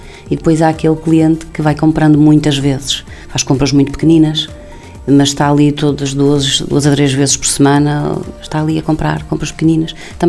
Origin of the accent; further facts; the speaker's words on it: Viana, Norte, Portugal; Nós somos de Viana, moramos em Viana.